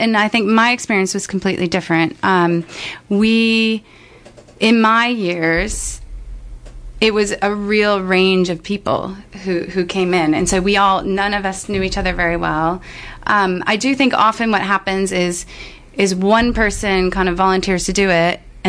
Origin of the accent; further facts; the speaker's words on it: United States; moved away; Know what the existing situation is like in the States. Growing up, As